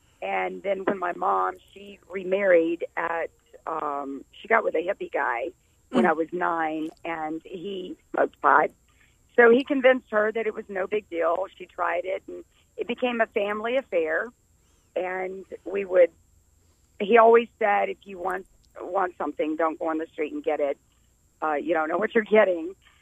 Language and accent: English; Atlanta, Georgia, United States; I grew up in Atlanta, but I spent a lot of my time at my grandmother's in Alabama.